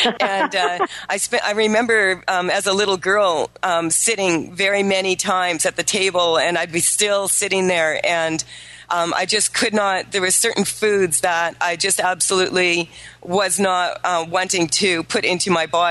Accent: Saskatchewan, Canada; I was raised in Saskatchewan in Canada, and in, you know, that's a meat and potatoes place.

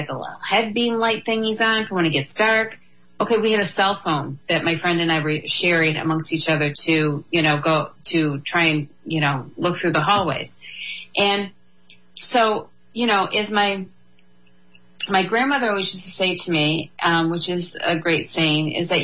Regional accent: United States; the second one is you have to take your kids to Washington, D.C., as being an American, right?

